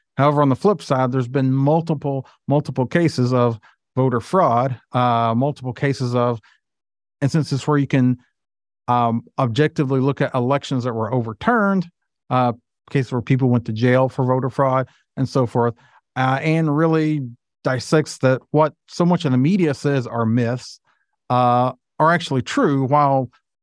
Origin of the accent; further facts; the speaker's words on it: Kentucky, United States; From Kentucky.